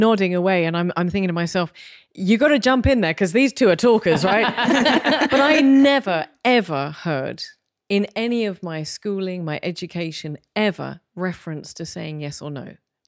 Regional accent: England, United Kingdom; oh, I'm English. We don't say clitoris. But there is something about that. I come from a very stoic, very reserved, very... polite country. I'm British

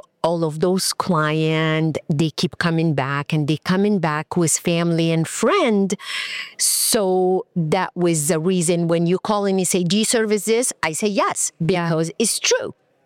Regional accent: Egypt; I am from Egypt.

